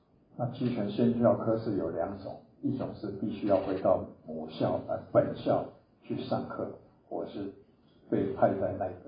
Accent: Taipei, Taiwan; 我出生在台北，我在台北受教育，我的一切都在我家里是做贸易的，在台北，我不可能离开台北，我是台北人，我是台北人，很骄傲。

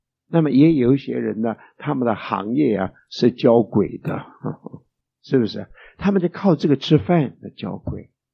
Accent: China; 我们中国人呢，几千年来的文化，几千年来的那个迷信啊

